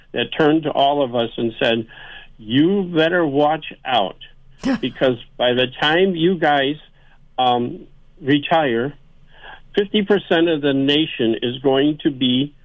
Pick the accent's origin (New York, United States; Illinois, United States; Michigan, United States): Illinois, United States; born there; I was born in Illinois, and his mother was born in Massachusetts.